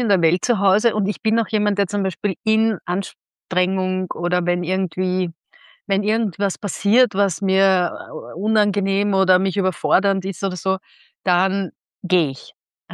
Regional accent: Sicily, Italy; mein Vater Tscheche war und ich bin in Sizilien groß geworden die ersten Jahre, weil da hat meine Eltern gerade dort unten gewohnt. Und dann eben immer wieder nach Tschechien.

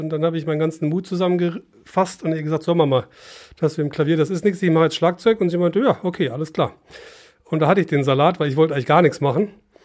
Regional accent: Stuttgart, Baden-Württemberg, Germany; gebürtiger Stuttgarter und auch dort aufgewachsen.

